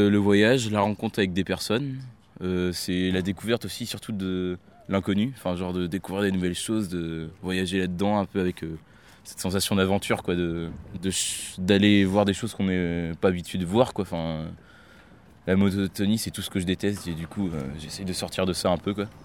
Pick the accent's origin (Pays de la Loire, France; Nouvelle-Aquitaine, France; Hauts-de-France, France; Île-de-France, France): Pays de la Loire, France; voilà, donc je viens de la Mayenne, donc à côté de la Bretagne. Et j'ai 21 ans